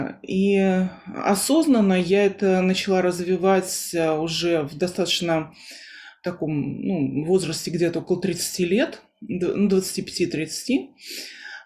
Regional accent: Moscow, Russia; born there; Я родилась в Москве, мои предки по линии отца со средней полосы

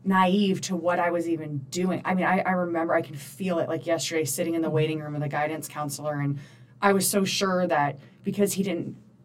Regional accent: Arizona, United States; also born or lived in North Carolina; And I felt like my parents had ripped me from all my friends in North Carolina, and we moved back to Arizona, because I'm originally from Arizona

